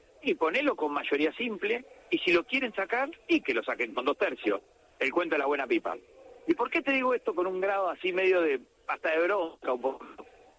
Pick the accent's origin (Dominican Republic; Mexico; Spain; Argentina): Argentina; La Plata, Buenos Aires Province; also born or lived in Necochea; de la ciudad de La Plata. Nací en Necochea en realidad, pero me auto otorgué la ciudadanía platense